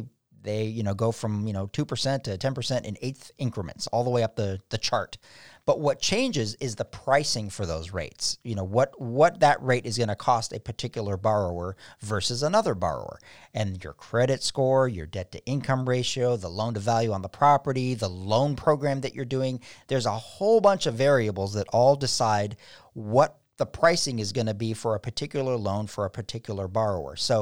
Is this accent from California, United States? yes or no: yes; California, United States; moved away; but I moved here from California originally, where if it got below 60, everybody was reaching for their ski jackets.